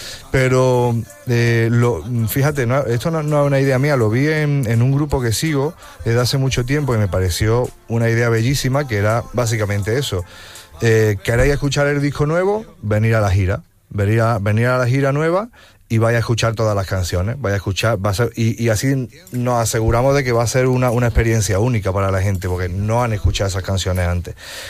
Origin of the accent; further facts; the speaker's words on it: Córdoba, Andalusia, Spain; Que es Córdoba, yo soy de Córdoba.